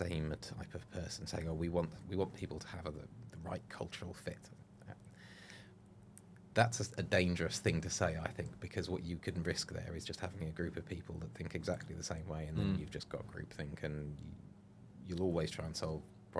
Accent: United Kingdom; And we're British, that's our natural tendency, I think.

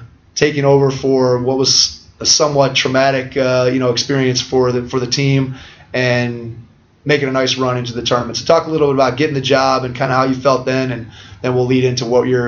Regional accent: Strongsville, Ohio, United States; you're my hometown coach, and I've spent a lot of time. We're sitting in the coach's office at Strongsville High School.

